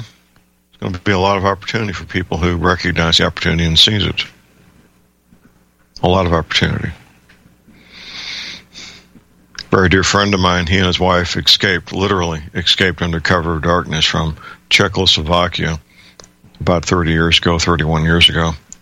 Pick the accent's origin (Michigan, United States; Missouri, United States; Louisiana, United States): Missouri, United States; St. Louis; That's pretty well documented, even in my hometown, St. Louis.